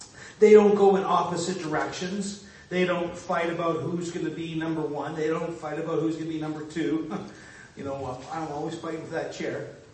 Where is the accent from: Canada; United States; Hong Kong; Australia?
Canada; Airdrie, Alberta; So I come from Airdrie, Alberta.